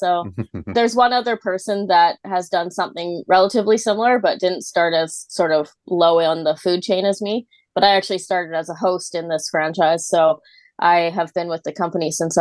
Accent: Vancouver, British Columbia, Canada; I am born and raised and still live in Vancouver, Canada.

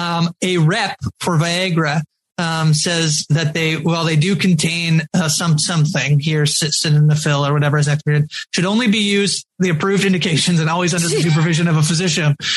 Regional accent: Canada; I'm Canadian.

